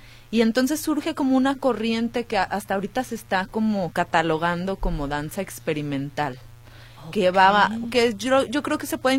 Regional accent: Guadalajara, Jalisco, Mexico; Sí, yo soy de Guadalajara.

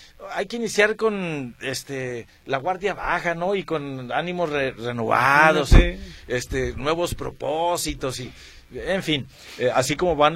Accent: Jerez, Zacatecas, Mexico

